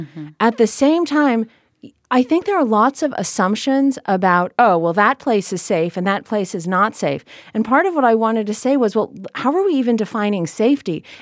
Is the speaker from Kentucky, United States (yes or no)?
no; California, United States; when I was growing up in Marin, frequently I didn't feel that I belonged.